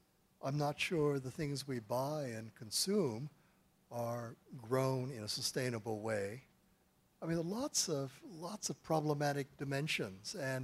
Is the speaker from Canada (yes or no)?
no; Kailua, Hawaii, United States; And I grew up in Kailua, and of course I see the beach eroding.